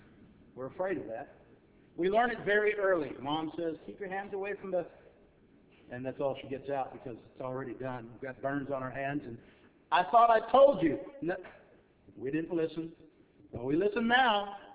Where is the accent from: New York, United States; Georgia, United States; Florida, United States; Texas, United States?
Texas, United States; It is the most heat, remember, I'm from Texas, but that was the most heat that I've ever felt